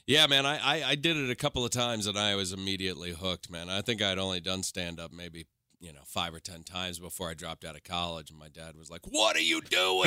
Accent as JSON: {"language": "English", "region": "New York", "country": "United States", "lives_now": "Los Angeles, United States", "said": "Yeah, I moved from New York, man. And when I got to L.A., I was one of those guys that was like, I'm a New Yorker. I'm just living here because I work here."}